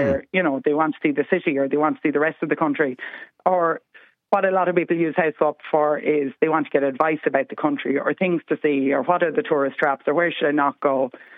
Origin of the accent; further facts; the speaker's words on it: Connacht, Ireland; I'm from Mayo, and when I'm in Mayo, I let people into my house in Dublin.